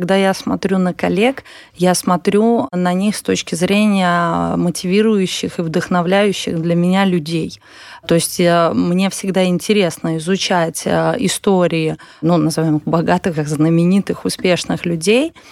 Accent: Latvia; но я же из Латвии.

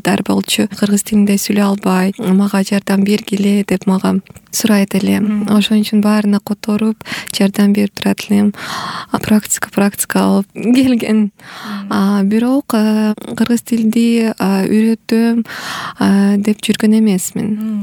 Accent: Osh, Osh Region, Kyrgyzstan; кичинекейинден бери мен менен кыргыз тил мен менен жашайт. Анткени мен Ош шаарында туулганмын, кыргыздардын арасында жашап, тилге ичинен көрүп

